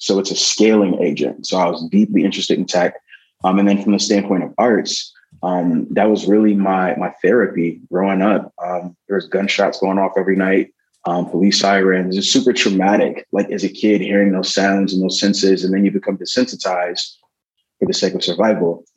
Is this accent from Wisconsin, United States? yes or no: yes; Milwaukee, Wisconsin, United States; growing up in Milwaukee, Wisconsin, there were a few different focuses of mine growing up.